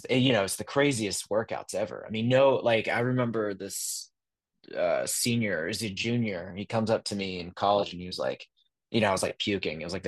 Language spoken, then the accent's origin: English; Amarillo, Texas, United States; So I'm originally from Texas, Amarillo, Texas, which is in the middle of the Panhandle, if people know it.